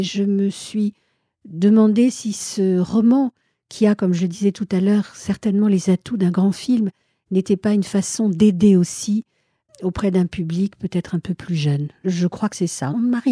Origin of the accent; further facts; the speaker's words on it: France; on parle français puisqu'on est français.